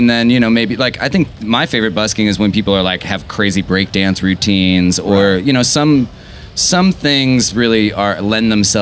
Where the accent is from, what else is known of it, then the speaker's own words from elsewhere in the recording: Austin, Texas, United States; I'm born and raised in Austin.